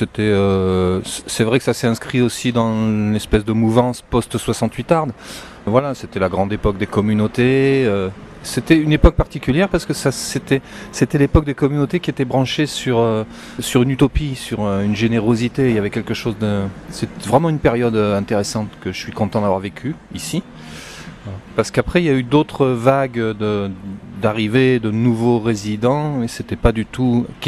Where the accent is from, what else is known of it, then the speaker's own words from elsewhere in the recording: Paris, Île-de-France, France; also born or lived in Midi; moi je suis parisien, en origine. Enfin, je suis né dans le Midi, mais très jeune j'ai vécu à Paris, parce que mes parents s'y sont fixés.